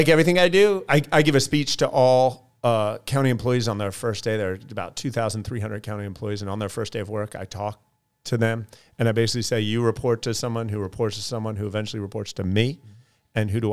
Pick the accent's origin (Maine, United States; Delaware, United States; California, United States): Delaware, United States; So I grew up in Delaware